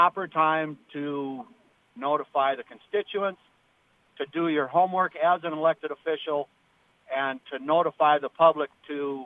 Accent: International Falls, Minnesota, United States; now in Bemidji, United States; I grew up in International Falls, graduated high school in 1977, spent a little time running through the state, went to NDSU for college for architecture, and circled back around back to Bemidji in 89.

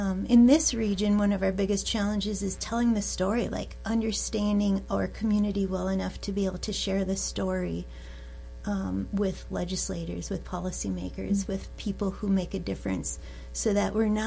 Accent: New London, Minnesota, United States; I grew up in New London, about four hours south of here.

